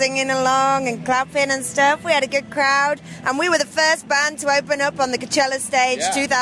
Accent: United Kingdom; Home is good, but you know, we're British. We have some reserve.

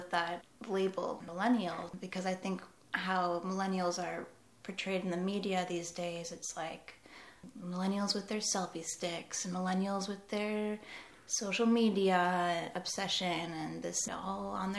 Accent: South Africa; Yeah, growing up in South Africa, I guess they had different access to certain things

